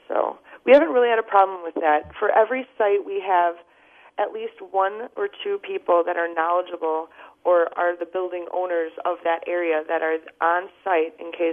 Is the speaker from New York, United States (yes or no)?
no; Milwaukee, Wisconsin, United States; born or raised there